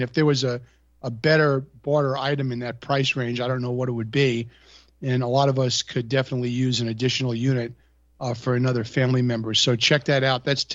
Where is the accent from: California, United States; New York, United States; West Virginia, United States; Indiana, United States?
New York, United States; I mean, I grew up in New York, so, you know, if you had something to say, you wanted to get it out fast.